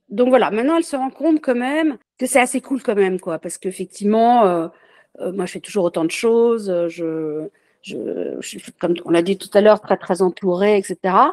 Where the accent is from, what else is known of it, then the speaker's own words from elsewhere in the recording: Paris, Île-de-France, France; moi, je vis à Paris et je suis née à Paris